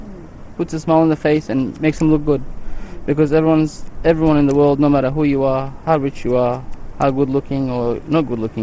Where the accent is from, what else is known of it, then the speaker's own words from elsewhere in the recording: Iran; English is a second language; also born or lived in Turkey; now in Australia; I'm a Persian background. I came from Iran. Been in Australia 21 years though. 25th of July, 96. And we were in Turkey for 3 years before that.